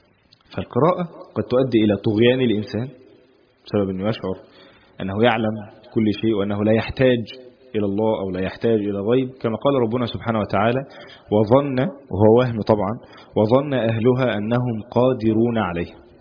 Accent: Egypt; اللي ده موجود في كل الدول على فكره مش بس عندنا في مصر

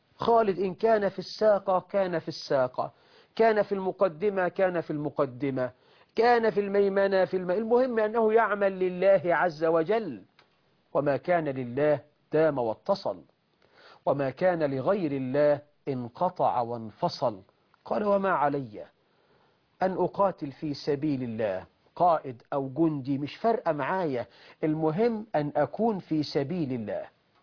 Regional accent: Egypt; بلدنا مصر

